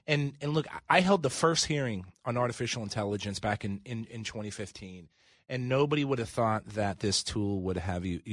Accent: United States; born there; I'm lucky to have been born in America.

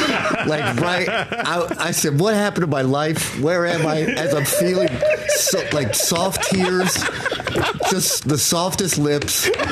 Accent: New York, United States; You know, I'm from New York.

